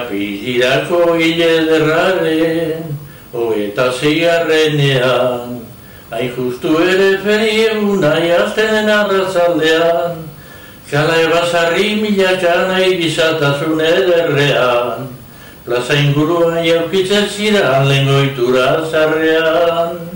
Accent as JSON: {"language": "Basque", "town": "Ondarroa", "region": "Basque Country", "country": "Spain", "tie": "born or raised there", "said": "Baten ondarruen hazi ginen."}